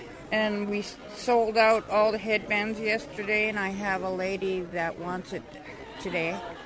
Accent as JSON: {"language": "English", "town": "Metlakatla", "region": "Alaska", "country": "United States", "said": "I am from Metlakatla."}